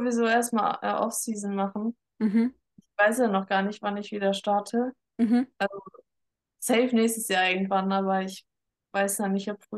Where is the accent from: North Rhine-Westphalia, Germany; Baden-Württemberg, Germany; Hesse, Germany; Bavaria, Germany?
North Rhine-Westphalia, Germany; moved away; also ich komme ja aus NRW eigentlich und bin dann nach Bayern gezogen vor 3 Jahren